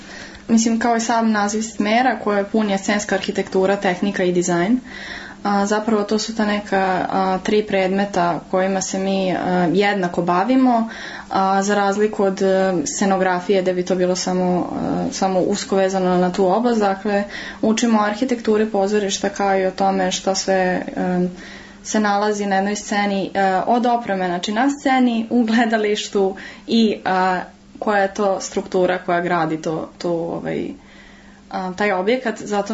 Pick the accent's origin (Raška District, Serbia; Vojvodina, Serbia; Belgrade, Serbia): Vojvodina, Serbia; Novi Sad; ja dolazim iz Novog Sada